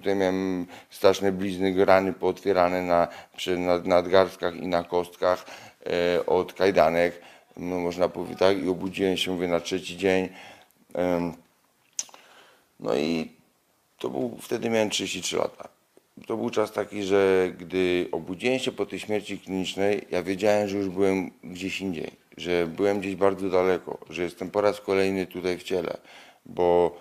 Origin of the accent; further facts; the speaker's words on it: Jelenia Góra, Lower Silesian Voivodeship, Poland; pochodzę z Jeleniej Góry